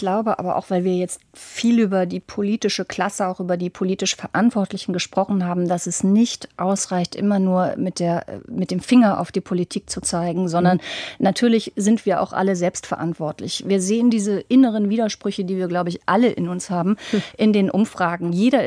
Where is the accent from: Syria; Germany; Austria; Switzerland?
Germany; Schleswig-Holstein; Ich stamme zum Beispiel aus Schleswig-Holstein.